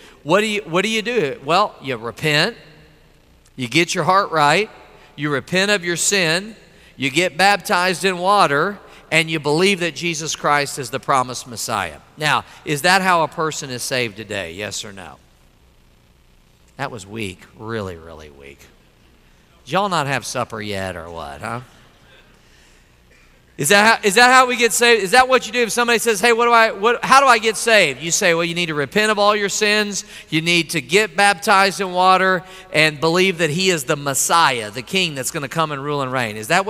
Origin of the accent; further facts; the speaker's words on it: Missouri, United States; I guess it's because I'm from Missouri, but I will do that as a joke sometimes.